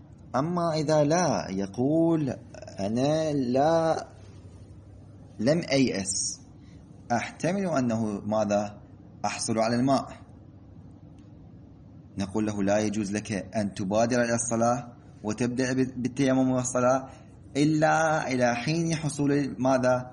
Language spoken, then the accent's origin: Arabic; Iraq; نحن عندنا في العراق هذه المسألة جدا ممكنة